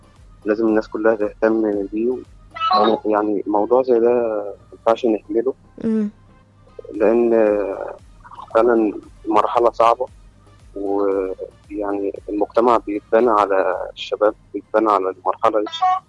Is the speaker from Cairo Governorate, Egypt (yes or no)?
no; Port Said, Port Said Governorate, Egypt; من بورسعيد، معلش المكالمة الأولى قطعت